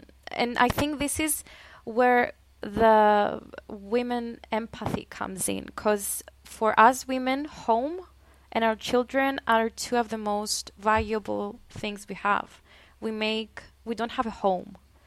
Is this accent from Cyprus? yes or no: yes; Cyprus; English is a second language; even my age growing up in Cyprus